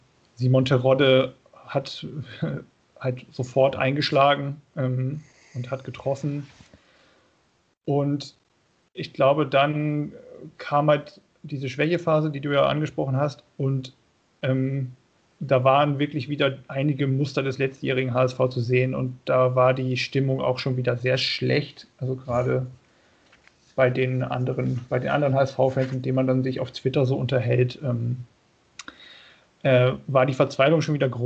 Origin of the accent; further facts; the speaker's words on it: Lower Saxony, Germany; Ich komme eigentlich aus Niedersachsen.